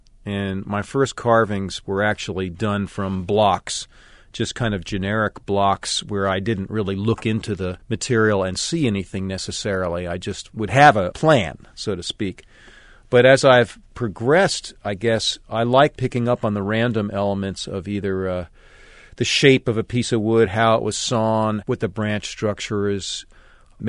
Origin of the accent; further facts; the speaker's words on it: Long Island, New York, United States; And I grew up outside of New York City in Long Island, and so going to the museums was part of what our family did.